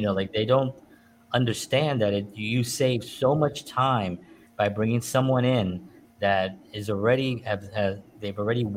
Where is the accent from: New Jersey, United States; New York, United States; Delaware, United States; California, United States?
New York, United States; I mean, I grew up in New York, so I did a lot of running, but that was more intense.